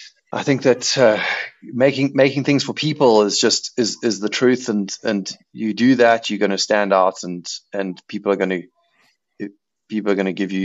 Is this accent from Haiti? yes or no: no; Durban, KwaZulu-Natal, South Africa; accent: Durban; I think it's my Durban accent coming through, Mike.